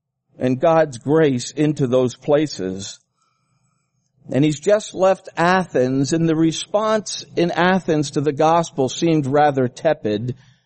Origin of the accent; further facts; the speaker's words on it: Philippines; where I grew up in the Philippine Islands